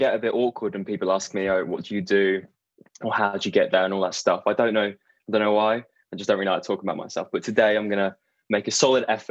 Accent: England, United Kingdom; I, as you might be able to tell, I'm from England in the United Kingdom

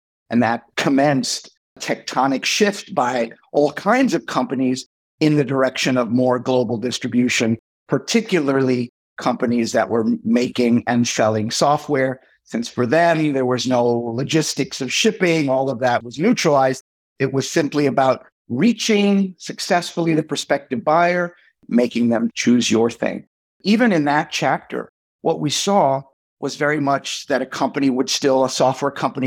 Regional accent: New York, United States; moved away as an adult; now in Silicon Valley, United States; I'm originally a New Yorker, but I moved to Silicon Valley at the end of the last millennium

